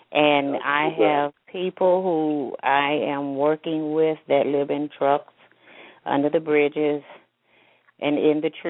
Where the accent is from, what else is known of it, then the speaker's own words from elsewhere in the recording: Memphis, Tennessee, United States; now in Columbia, United States; I also am from Tennessee. And I'm from Memphis.